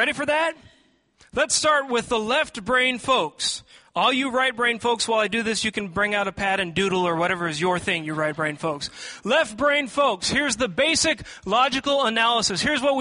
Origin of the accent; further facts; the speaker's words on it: Seattle, Washington, United States; now in Texas, United States; When I grew up in Seattle, I was ready for said natural disasters that occur in Seattle.